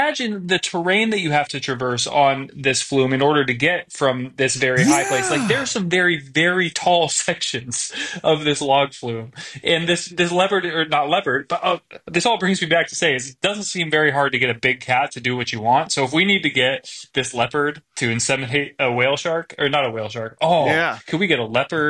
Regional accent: Pacific Northwest, United States; I grew up in the Pacific Northwest.

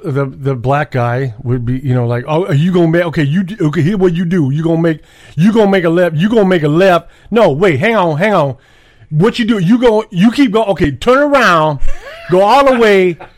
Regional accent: Maywood, Illinois, United States; I grew up in Maywood, okay. Predominantly African American.

